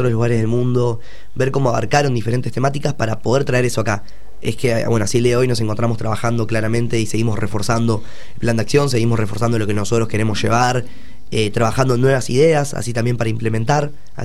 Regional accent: Ascasubi, Buenos Aires, Argentina; Lorena Julio, fundadora, es de mi pueblo también, es ascasubense

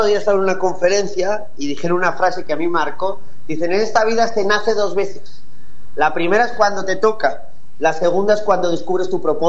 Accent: Spain; born there; Yo nací en España, en el año 1988.

